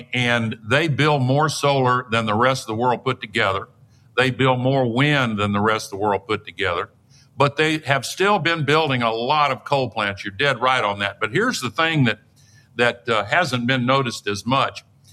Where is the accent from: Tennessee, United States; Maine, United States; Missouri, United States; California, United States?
Tennessee, United States; Howard Baker was one of the leaders in the Senate from my home state of Tennessee